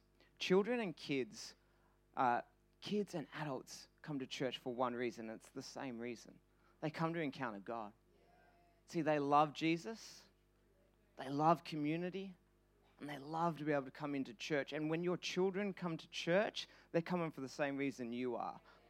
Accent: Perth, Western Australia, Australia; moved away as an adult; now in Melbourne, Australia; Perth is actually home for me. I was born in Perth. I grew up in Perth. At 21, I moved across to Melbourne reluctantly

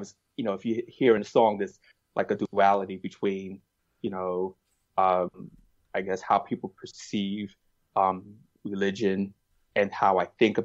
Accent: New York, United States; So I grew up in that with my mom, who they, you know, and I came from Gun Hill Projects.

